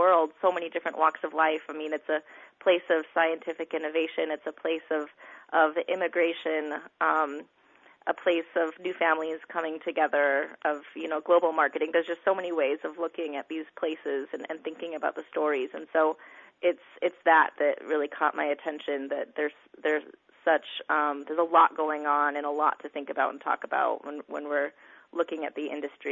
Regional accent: Kodiak, Alaska, United States; Oh, well, I'm from Kodiak, and I come from a fishing family

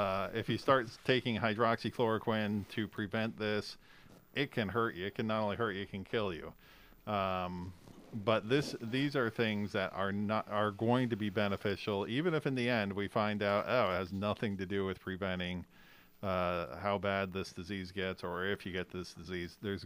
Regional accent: United States; We're a rebellious crew here in America.

